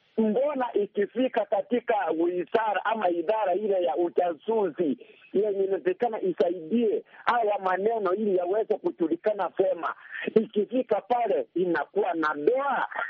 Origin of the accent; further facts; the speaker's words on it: Kenya; Ni swali langu kama Mkenya kutoka chini.